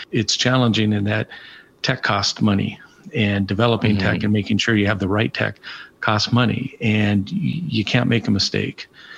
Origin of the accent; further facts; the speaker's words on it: Seattle, Washington, United States; So born and raised in the Seattle area.